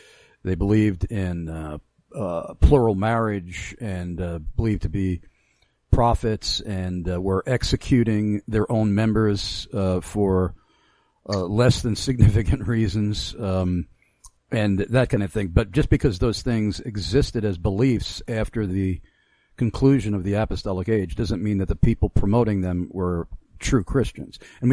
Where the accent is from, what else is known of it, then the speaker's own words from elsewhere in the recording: Long Island, New York, United States; I'm from Long Island, as you may know.